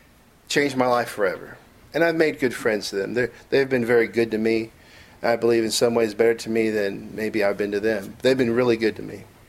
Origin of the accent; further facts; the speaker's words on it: San Francisco, California, United States; And I'm from San Francisco. Yes, we have hills